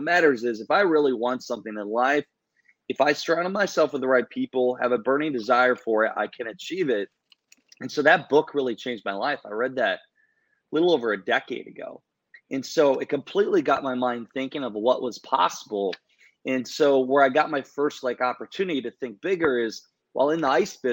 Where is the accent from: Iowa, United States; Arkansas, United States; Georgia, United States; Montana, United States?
Iowa, United States; So I sold packaged ice with my father. I grew up in Iowa. We were a wholesale distributor literally since I was a kid, riding around with him.